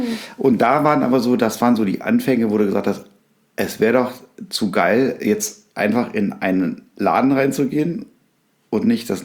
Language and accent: German; Berlin, Germany; ich bin ja in Berlin groß geworden.